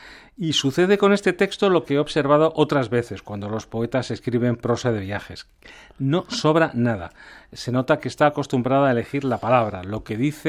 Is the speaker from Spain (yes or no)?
yes; Spain; accent: Spanish; a todas les parecía peculiar mi acento español y no digamos mi nombre.